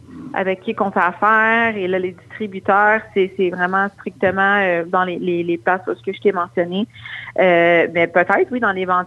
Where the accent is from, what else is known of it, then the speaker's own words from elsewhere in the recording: Quebec, Canada; Puis quand tu vas là-bas en tant que Québécoise